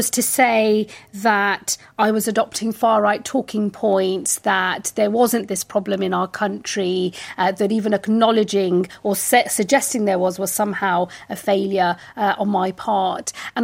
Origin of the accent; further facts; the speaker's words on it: England, United Kingdom; the people that don't think I'm English, the people that hate me because I'm a Muslim